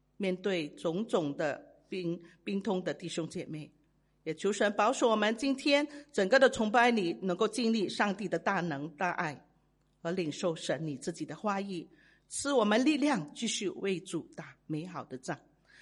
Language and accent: Chinese; Sandakan, Sabah, Malaysia; moved away as an adult; 这三打根就是我的家乡，就有一个我从小到大的到29岁才离开的一个的教会因为要嫁人了